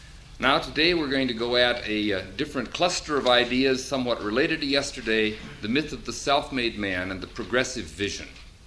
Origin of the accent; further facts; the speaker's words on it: Minneapolis, Minnesota, United States; from Minneapolis area